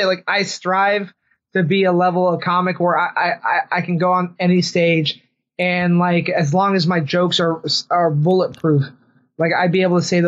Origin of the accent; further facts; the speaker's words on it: San Diego, California, United States; Cause I actually had a mentor, cause I'm from San Diego and that's where I started.